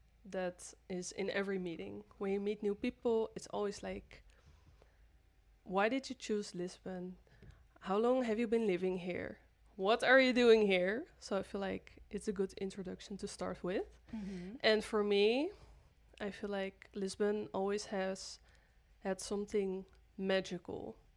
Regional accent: Groningen, Netherlands; English is a second language; I'm from Netherlands, from the north, from Groningen.

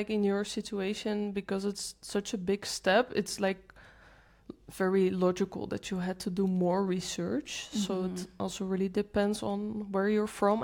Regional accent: Netherlands; I'm from the Netherlands. So yeah, I think it makes sense.

